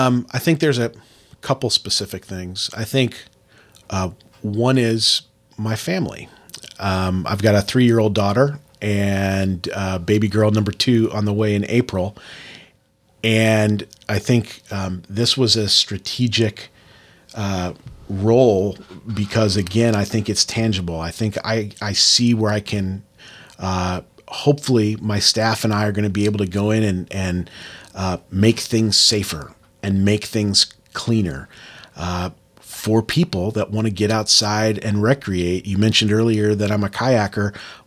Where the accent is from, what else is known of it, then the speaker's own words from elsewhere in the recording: Indiana, United States; And you know, I grew up in Northwest Indiana, and being in the big city, California, San Francisco, eyes wide open.